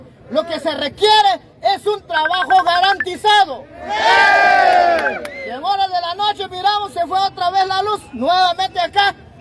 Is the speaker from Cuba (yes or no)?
no; Santa Catarina Ixtahuacán, Sololá, Guatemala; Nosotros somos gentes campesinos, tenemos trabajo, ¿no? Cada rato. ¡Sí! Así que en este momento envío saludos a mi pueblo de Guineales, de Santa Catarina, Ixtahuacán.